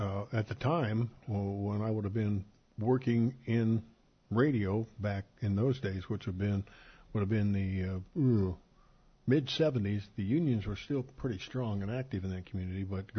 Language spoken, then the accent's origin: English; Ohio, United States; would have been in Ohio, okay. working at the radio station in my hometown.